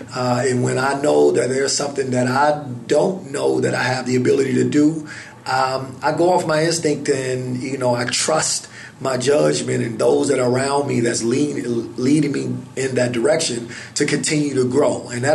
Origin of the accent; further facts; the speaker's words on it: Chicago, Illinois, United States; Well, I mean, I'm from the city of Chicago. Go Bears, go Bulls, go Sox, and Blackhawks. So, I come up in a primarily dominant African-American, Hispanic community.